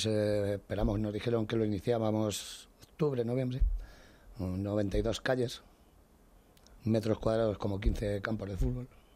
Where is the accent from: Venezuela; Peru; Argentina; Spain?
Spain; Soy campeño 100% y español.